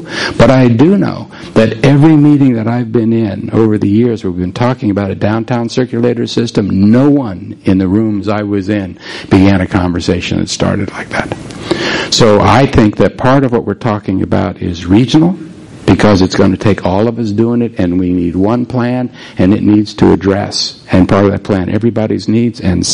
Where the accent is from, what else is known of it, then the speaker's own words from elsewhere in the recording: Washington, District of Columbia, United States; I grew up in Washington, D.C. They have a great metro system there.